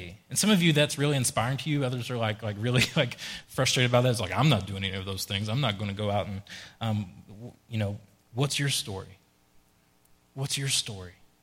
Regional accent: Southeast, United States; Like, look, I'm some guy from the Southeast.

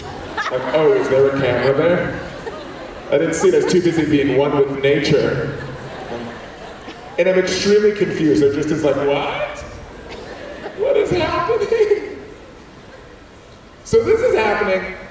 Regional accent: Puerto Rico; I grew up in Puerto Rico.

